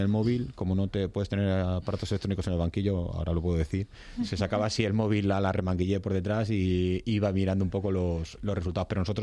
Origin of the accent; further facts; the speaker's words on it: Parla, Community of Madrid, Spain; soy de Parla, yo soy parleño.